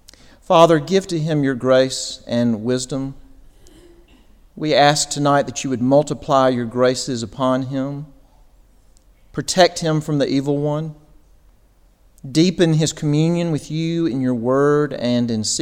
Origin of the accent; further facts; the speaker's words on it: Mississippi, United States; I'm from Mississippi, so worse things may happen before this is over with.